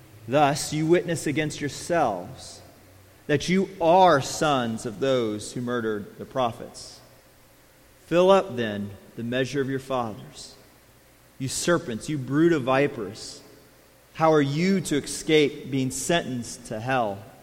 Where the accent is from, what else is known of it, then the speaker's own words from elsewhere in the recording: California, United States; I'm different because of growing up in Central California.